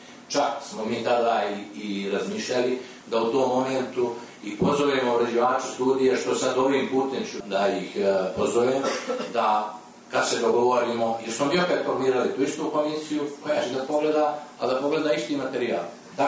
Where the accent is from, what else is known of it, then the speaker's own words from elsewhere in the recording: Montenegro; studiji koja je bila prije 3 godine kod nas u Crnoj Gori na mišljenje